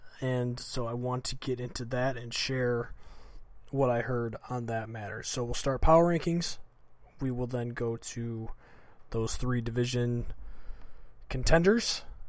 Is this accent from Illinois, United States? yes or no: yes; Illinois, United States; now in Arizona, United States; I live in Arizona, but I am home in my hometown in Illinois for my annual summer trip